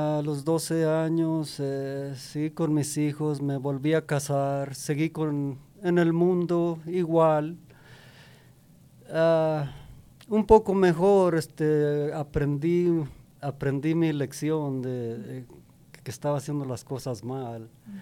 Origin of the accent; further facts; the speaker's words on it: Chalchihuites, Zacatecas, Mexico; Yo soy de México, del estado de Zacatecas, de un pueblito de Chalchihuites, de un ranchito ahí cerquitas. Sí